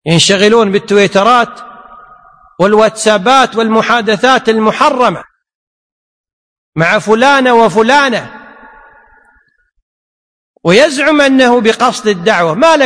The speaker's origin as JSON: {"language": "Arabic", "country": "Kuwait", "said": "لكن في العرف عندنا بالكويت يقولون هذا عريس وهذا عروس وهذه عروس"}